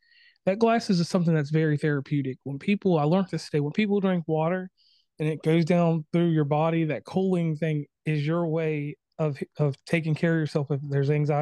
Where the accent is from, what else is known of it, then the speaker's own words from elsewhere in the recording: Lynchburg, Virginia, United States; I'm born Christian. I am from Lynchburg, Virginia. So my pastor was Jerry Falwell.